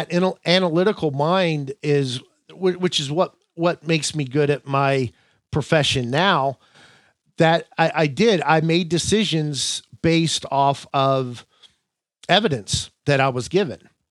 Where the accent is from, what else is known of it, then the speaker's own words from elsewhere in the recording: Ohio, United States; We went on a mission trip out to California. I grew up in Ohio, so we went across country and went into Mexico.